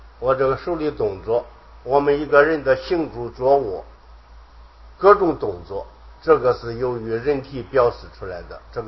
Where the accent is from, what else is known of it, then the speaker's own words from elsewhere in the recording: China; 阴阳五性在中国古代是非常重要的一种理论学说，支配我们中国人了上两千年